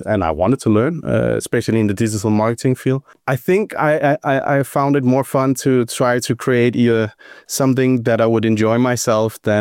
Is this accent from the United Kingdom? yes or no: no; Denmark; I come from Denmark myself, so I worked a bit there as well.